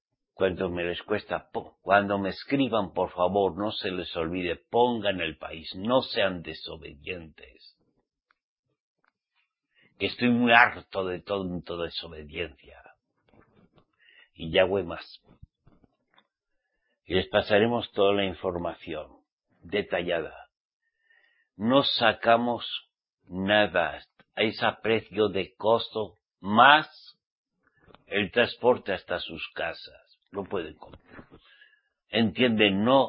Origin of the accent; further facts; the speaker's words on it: Basque Country, Spain; posiblemente en mi tierra. Como soy vasco